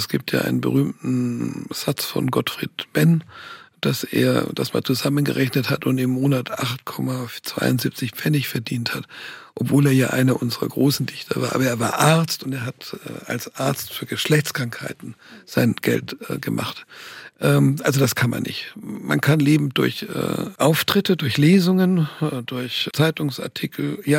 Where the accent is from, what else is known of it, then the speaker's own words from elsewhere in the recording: Tunisia; Also es hat mit meiner Kindheit in Nordafrika, in Tunesien zu tun.